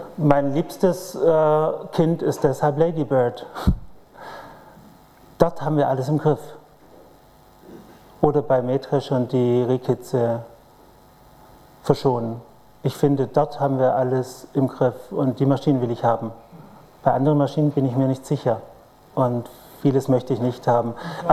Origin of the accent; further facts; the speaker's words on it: Baden-Württemberg, Germany; Ich komme aus dem Schwabenland ursprünglich